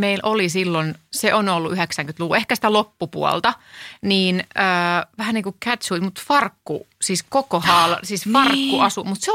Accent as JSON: {"language": "Finnish", "region": "Ostrobothnia", "country": "Finland", "tie": "born or raised there", "said": "Ja mietinkin Pohjanmaat, kun mä oon kotosin"}